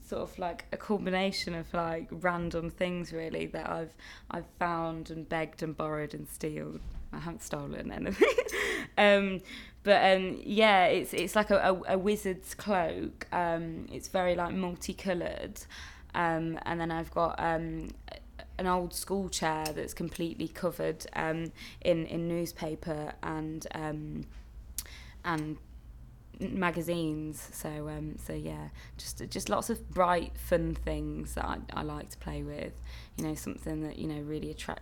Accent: Coventry, West Midlands, United Kingdom; I'm 22 years old and I'm from Coventry.

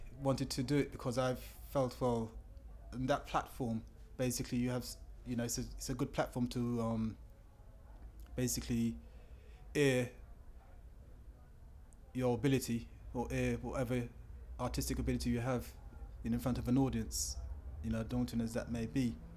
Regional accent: London, United Kingdom; also born or lived in Dortmund, Germany; I'm from London, so I currently reside in Dulwich. Originally from Kensal Rise.

